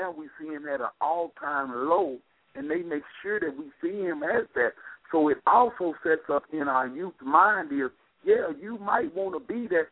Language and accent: English; United States; growing up in America, we felt, and we always know that we the superpower.